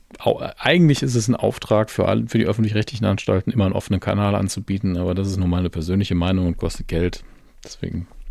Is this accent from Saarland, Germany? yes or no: yes; Saarland, Germany; Als Saarländer ist das ja ganz schwierig, das zu lesen.